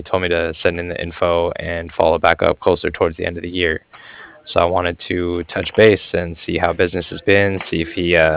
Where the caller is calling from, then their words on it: Cardiff, Wales, United Kingdom; And I was calling from Cardiff. That's C-A-R-D-I-F-F, like Frank.